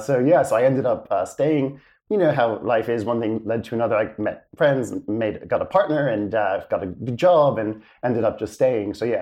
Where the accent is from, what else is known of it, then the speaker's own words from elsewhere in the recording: United States; moved away; I grew up in the States. You could probably tell from the accent still hangs around, even though I've lived out of the States now more than in. In suburbia